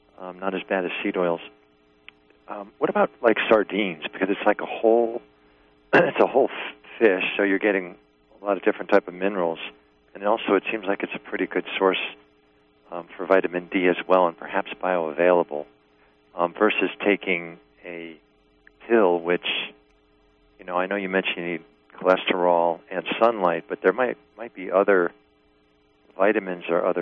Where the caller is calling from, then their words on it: New York, United States; From New York.